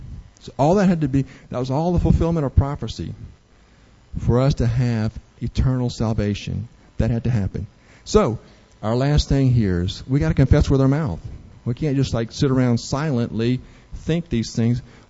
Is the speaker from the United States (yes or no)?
yes; United States; born there; so I was born and live in America, so I'm Christian.